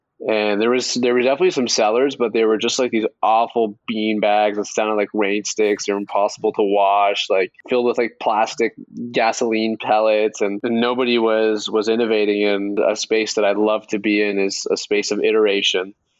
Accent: Canada; We are Canadian, which is like only weird for Americans.

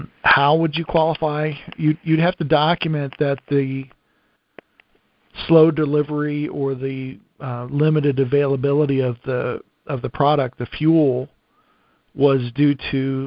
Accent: Lima, Ohio, United States; I grew up in Lima, Ohio, and we have a refinery there.

